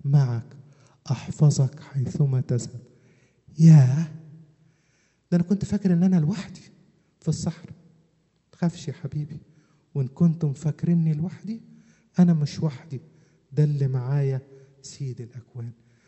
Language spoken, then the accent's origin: Arabic; Upper Egypt, Egypt; واحده فقريه معلش انا صعيدي